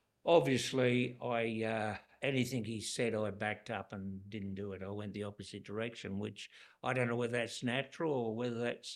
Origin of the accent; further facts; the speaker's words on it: London, United Kingdom; First off, I was born in Southeast London